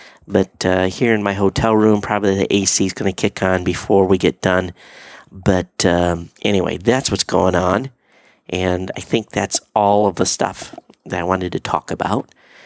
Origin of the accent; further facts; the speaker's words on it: Michigan, United States; Where I grew up, actually the town over from where I grew up in Coldwater, Michigan, they have had Muni broadband for many, many years.